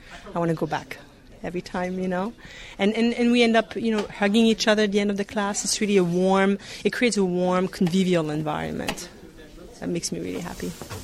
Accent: Grand Est, France; now in Boise, United States; I grew up in Alsace, which is a region in northeast France. And I moved here in 92 in Idaho, in Boise in 95.

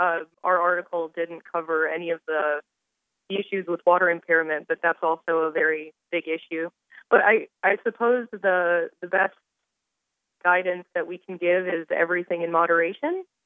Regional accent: Iowa, United States; now in Miami, United States; Well, I've been a native Iowan my entire life. I was born and raised in Iowa. And so I've only been in Miami since August

